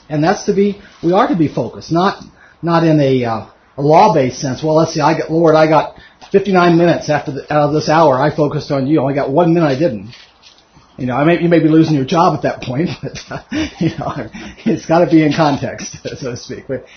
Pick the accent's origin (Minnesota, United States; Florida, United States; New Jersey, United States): Florida, United States; Miami; So this is, I grew up in Miami, Florida.